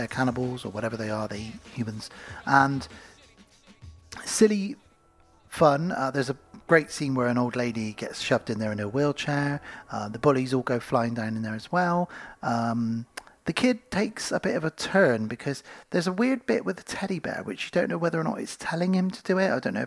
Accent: Bristol, South West England, United Kingdom; One of the reasons I wanted to watch this is because it was filmed in and around my hometown of Bristol here in the UK.

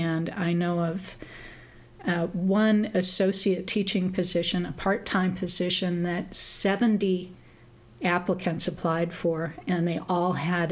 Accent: Indianola, Iowa, United States; also born or lived in Nebraska; started to miss my hometown. I grew up here in Indianola. So I decided to move back to Indianola

